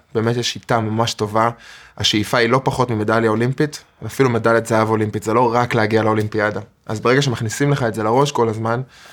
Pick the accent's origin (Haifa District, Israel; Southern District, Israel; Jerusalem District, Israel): Jerusalem District, Israel; Jerusalem; moved away as an adult; also born or lived in Wingate; now in Tel Aviv, Israel; 31. יליד ירושלים. בגיל 18 עברתי לגור בווינגייט.